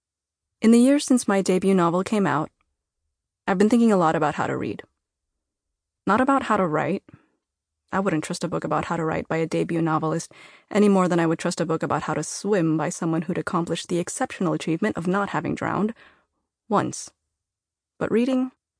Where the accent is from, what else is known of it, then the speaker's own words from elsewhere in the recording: Milpitas, California, United States; in the renovated community library of my hometown, Milpitas, a thought came back to me